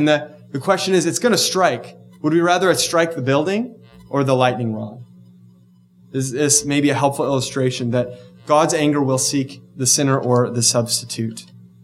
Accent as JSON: {"language": "English", "town": "Bakersfield", "region": "California", "country": "United States", "tie": "born or raised there", "said": "I grew up in Bakersfield."}